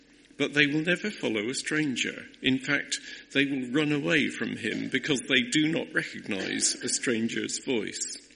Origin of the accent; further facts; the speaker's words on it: Cardiff, Wales, United Kingdom; born there; and I'm Welsh, technically. I was born in Cardiff.